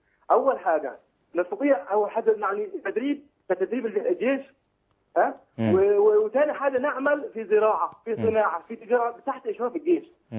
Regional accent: Egypt; انا مواطن مصري.

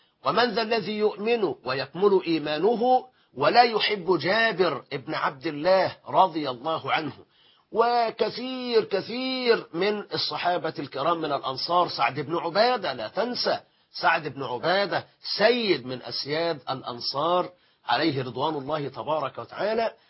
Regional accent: Egypt; كما يقولون باللغة العامية عندنا في مصر

